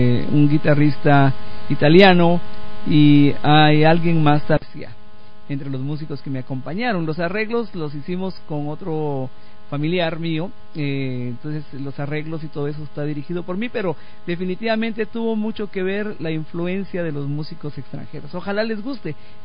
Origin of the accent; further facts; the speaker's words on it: Guatemala; soy puro guatemalteco y me gusta bailar el son.